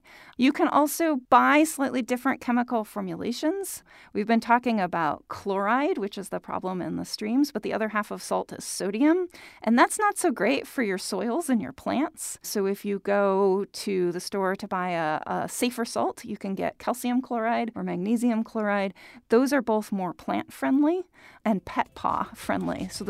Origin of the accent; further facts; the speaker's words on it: Minnesota, United States; Where I grew up in Minnesota, we applied sand in the winter